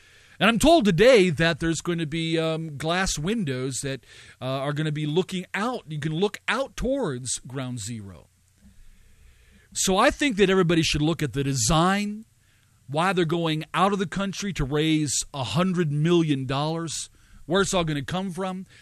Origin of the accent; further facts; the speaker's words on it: United States; As an American, I oppose the mosque being planted there as a massive insensitivity.